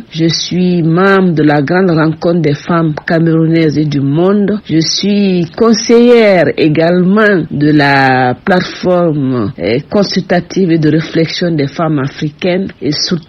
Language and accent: French; Guinea; je suis née en Guinée, j'ai étudié ici en Guinée jusqu'à l'université Gamal Abdel Nasser de Conakry